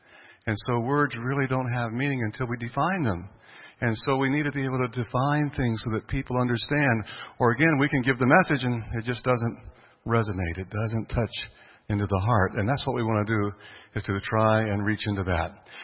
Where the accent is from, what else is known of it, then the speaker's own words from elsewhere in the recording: California, United States; now in Florida, United States; Sorry, I know I'm in Florida. I got to be careful what I say. I'm from California.